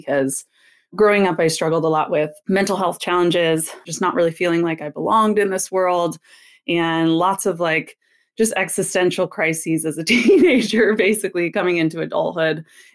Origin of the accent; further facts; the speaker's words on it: Michigan, United States; My sister and I, we grew up in Michigan, and we grew up not the healthiest.